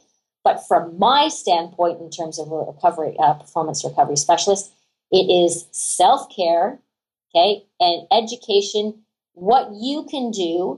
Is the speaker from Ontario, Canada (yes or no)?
yes; Ottawa, Ontario, Canada; Like I had an amazing time growing up in Ottawa.